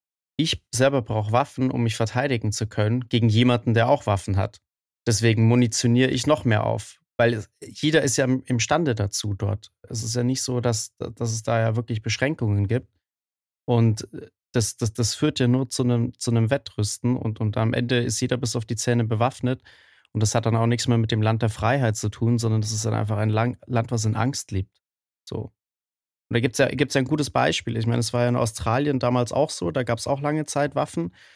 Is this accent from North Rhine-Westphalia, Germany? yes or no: no; Bavaria, Germany; Ja, es tut mir leid, ich komme aus Bayern.